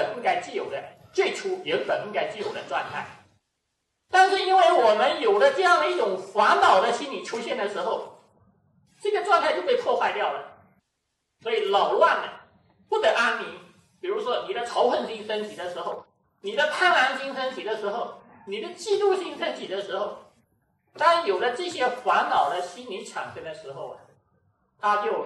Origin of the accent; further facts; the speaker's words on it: China; 其实这里面是包含着我们中国人讲的知、情、意。